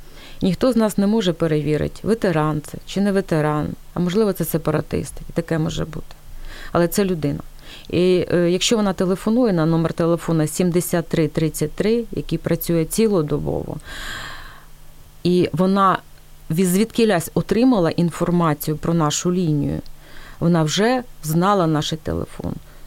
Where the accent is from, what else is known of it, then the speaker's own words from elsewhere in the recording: Cherkasy, Cherkasy Oblast, Ukraine; тому що я черкащанка в шостому поколінні.